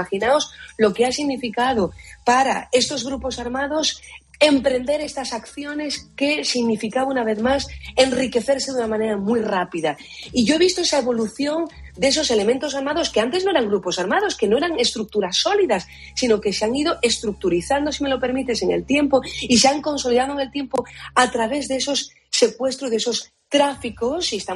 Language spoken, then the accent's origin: Spanish; Spain